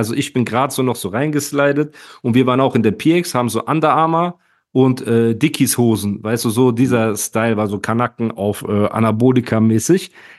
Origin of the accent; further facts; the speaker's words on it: Heidelberg, Baden-Württemberg, Germany; Ich komme aus Heidelberg.